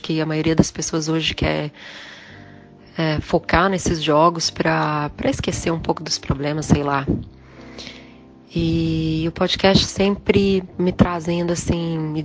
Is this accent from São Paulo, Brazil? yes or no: no; Belo Horizonte, Minas Gerais, Brazil; moved away as an adult; now in Dubai, United Arab Emirates; vou fazer 37 e sou de Belo Horizonte. Vim parar em Dubai